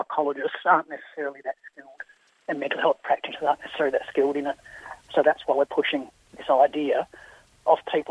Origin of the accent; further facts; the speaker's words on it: Western Australia, Australia; even myself as an Aboriginal person, when I came down from the Pilbara, I was expecting all this training in Aboriginal culture